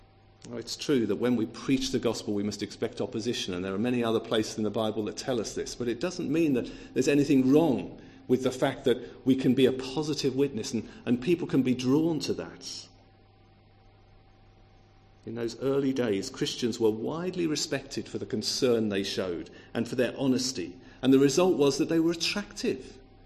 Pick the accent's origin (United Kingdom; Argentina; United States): United Kingdom; We're so British, and even a handshake sometimes feels like we're crowding our space a bit, isn't it?